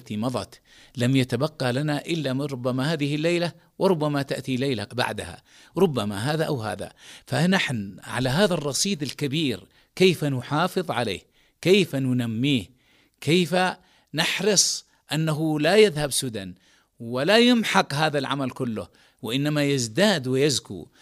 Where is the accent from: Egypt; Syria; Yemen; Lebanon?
Yemen; وخاصة عندنا في اليمن